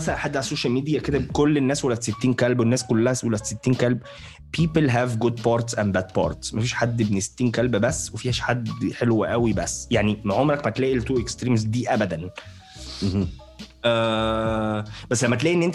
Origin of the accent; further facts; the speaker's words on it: Syria; انا طبعا انا سوري